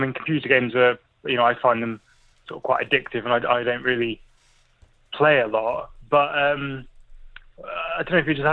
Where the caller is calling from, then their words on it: Exeter, South West England, United Kingdom; I'm phoning from Exeter.